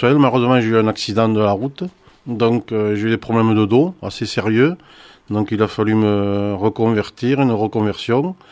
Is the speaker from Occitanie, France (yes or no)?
yes; Figeac, Occitanie, France; j'ai 48 ans, je suis né à Figeac, j'ai toujours habité dans la région